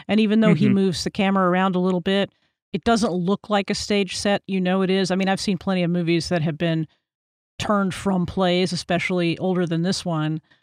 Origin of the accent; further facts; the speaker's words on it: Texas, United States; because I'm from Texas, I had to look it up.